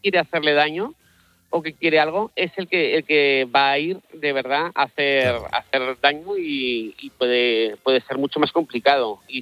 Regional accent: Zaragoza, Aragon, Spain; moved away as an adult; now in Vigo, Spain; yo como te decía soy de Zaragoza y vivo en Vigo

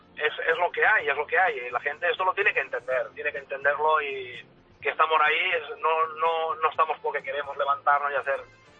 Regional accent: Benicàssim, Valencian Community, Spain; estoy corriendo las calles ahora, bueno, de mi ciudad, de mi pueblo. Benicàssim, de Ciudad de Festivales

